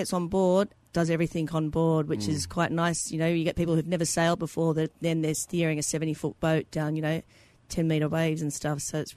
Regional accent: Sydney, New South Wales, Australia; I'm from Sydney in Australia.

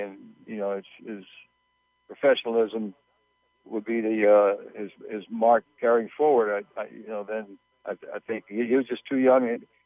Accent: Tampa, Florida, United States; born there; You know, I was born in Tampa, and my dad worked very hard for 6 days, and we loved baseball.

